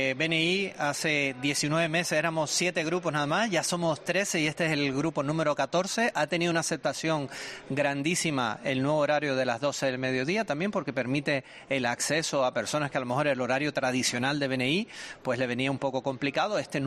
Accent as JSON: {"language": "Spanish", "region": "Canary Islands", "country": "Spain", "moved": "yes", "lives_now": "Extremadura, Spain", "said": "Como bien dijiste, soy canario y cuando llegué aquí nada más la hospitalidad de la gente"}